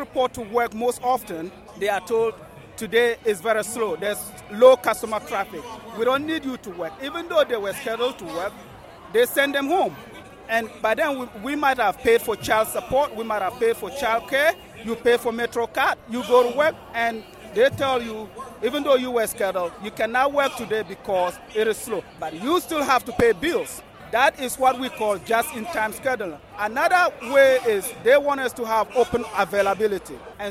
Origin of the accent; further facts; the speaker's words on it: Ghana; now in United States; But I came here from Ghana to get my share of the American dream.